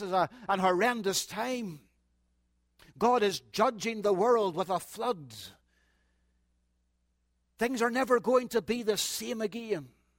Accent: Northern Ireland, United Kingdom; we're from Northern Ireland

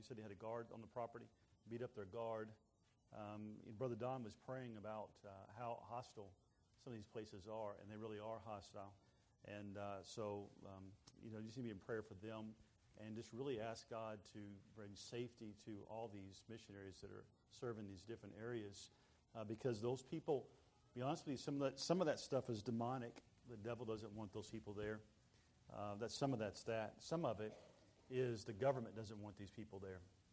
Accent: Texas, United States; "Listening to your voice, you're either from Oklahoma or Texas." And I said, "I'm from Texas."

